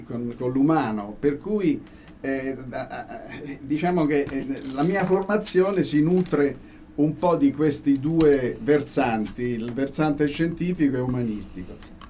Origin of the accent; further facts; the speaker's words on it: Rome, Lazio, Italy; ma sono romano di nascita.